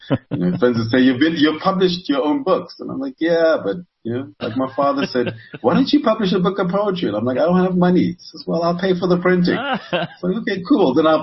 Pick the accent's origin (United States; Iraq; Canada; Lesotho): Lesotho; When I was growing up in Lesotho, I was my father's son. My father was well known in the society. It was a small, obviously a smaller kind of society and smaller city than Johannesburg.